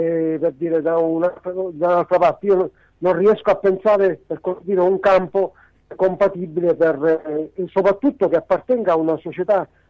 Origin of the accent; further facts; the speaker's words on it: Syracuse, Sicily, Italy; Però la cosa che lo dico da siracusano, ecco